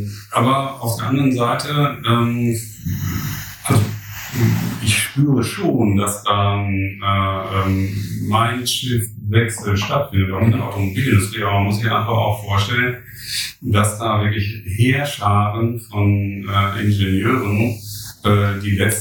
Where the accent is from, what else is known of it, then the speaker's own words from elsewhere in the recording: Germany; diese Effizienzseite von Digitalisierung, das ist, glaube ich, was wir als Deutsche vor allem immer vor Augen haben, denn das machen wir eigentlich schon relativ lange.